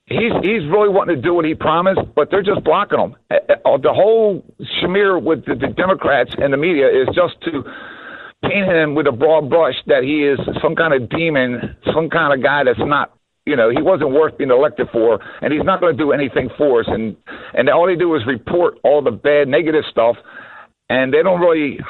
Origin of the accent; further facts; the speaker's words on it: Baltimore, Maryland, United States; I grew up in Baltimore City, and it's like, it was the pay to play type thing to get a decent job.